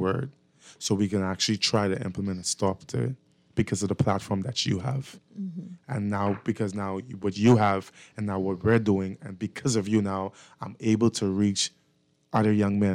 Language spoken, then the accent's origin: English; Anniston, Alabama, United States; And like I said, I was born and raised in Anniston. I first started off Kira Street Meadows Lane. That's where I grew up.